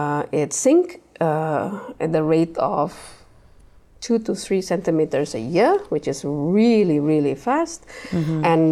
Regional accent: Indonesia; Growing up in Indonesia, that's how we survive, not just survive, but that's how we thrive.

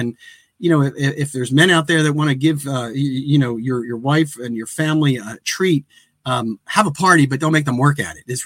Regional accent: Pennsylvania, United States; I'm here from Delaware County, Pennsylvania. It's the county that is in the southeastern corner of Pennsylvania

